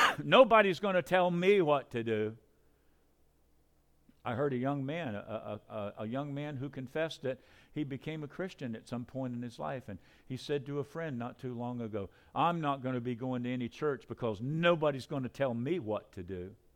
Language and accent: English; North Carolina, United States; I grew up in North Carolina. We don't pet snakes.